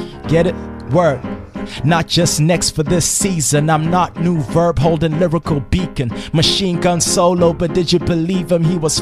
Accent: Durban, KwaZulu-Natal, South Africa; I'm from Durban, man.

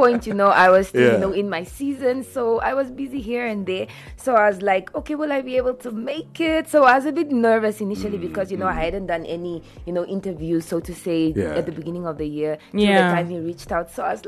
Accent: Epalela, Oshana, Namibia; Okay, so I am from the north, the northern region, Oshana specifically.

